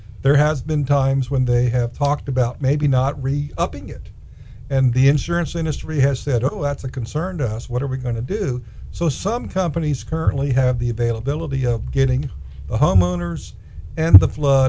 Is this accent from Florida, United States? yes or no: yes; Florida, United States; because growing up in Palm Beach County, my dad had planted a bunch of Australian pines around his property as a windbreak.